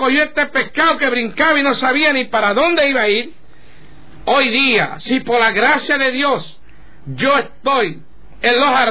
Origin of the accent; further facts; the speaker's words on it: San Lorenzo, Puerto Rico; now in New York, United States; Yo fui bautizado en, yo soy puertorriqueño, nacido en San Lorenzo, Puerto Rico, bautizado en San Lorenzo cuando tenía como 2 o 3 años, no me acuerdo. Recibí la primera comunión allí, fui confirmado allí, y pero vine a Nueva York